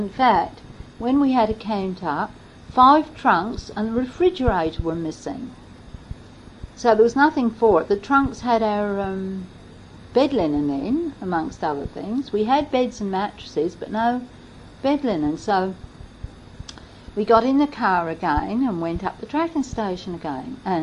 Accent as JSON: {"language": "English", "town": "Petworth", "region": "South East England", "country": "United Kingdom", "said": "as soon as I opened my mouth, people could pinpoint that I came from Sussex, and he got talking to me, and it turned out that during the war he was in the army. And he'd been stationed in Petworth, where I come from"}